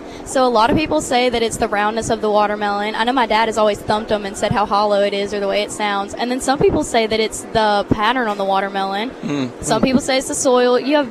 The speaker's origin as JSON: {"language": "English", "region": "Mississippi", "country": "United States", "said": "I'm actually not. I'm from the Newton-Decatur area, but it's not that far from Mize, about 45 minutes."}